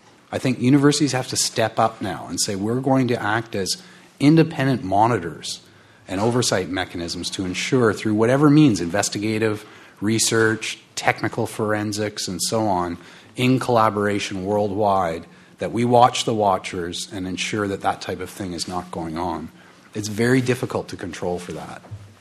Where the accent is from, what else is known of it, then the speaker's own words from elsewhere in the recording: Canada; it concerned me as a Canadian, the only non-American on the panel